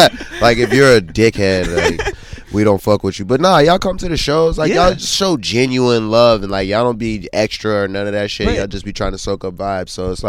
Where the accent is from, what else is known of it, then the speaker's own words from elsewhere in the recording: Pittsburgh, Pennsylvania, United States; It was cool growing up in Pittsburgh. It was like we moved really fast.